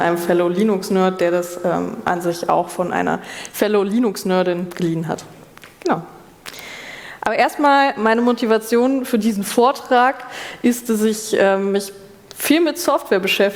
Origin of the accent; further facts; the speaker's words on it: Regensburg, Bavaria, Germany; Ich habe gesagt, ich komme aus Regensburg.